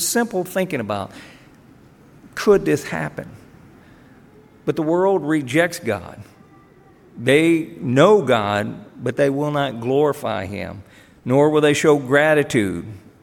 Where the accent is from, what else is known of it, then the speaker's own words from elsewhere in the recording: the South, United States; most of you know I grew up in the South, and you always went with Mr. or Mrs.